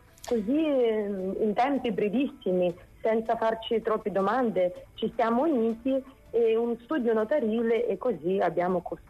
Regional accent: Ukraine; now in Italy; visto che io sono ucraina di origine

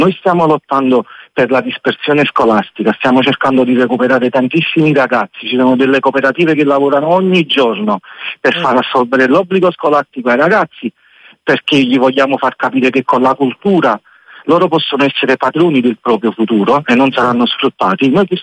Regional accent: Naples, Campania, Italy; Noi siamo di Scampia, di gradini ne abbiamo dovuti sempre superare due, uno perché siamo napoletani e due perché siamo napoletani di Scampia.

